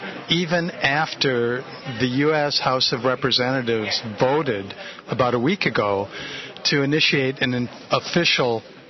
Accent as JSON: {"language": "English", "region": "Wisconsin", "country": "United States", "said": "I'm from Wisconsin."}